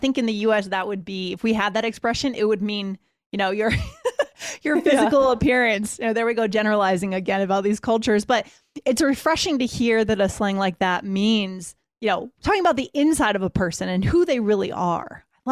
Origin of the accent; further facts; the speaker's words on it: Boston, Massachusetts, United States; I grew up in the Boston area, and so I'm used to the wind chill.